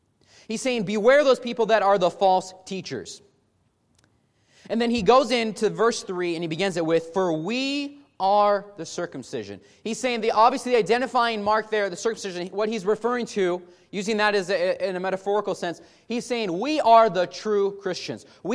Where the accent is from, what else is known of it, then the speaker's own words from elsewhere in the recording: Midwest, United States; I grew up in the Midwest, which, as I've come to know from out here, is actually the East. I grew up in the North section of the country, where it is very actually similar to out here, the style of worship.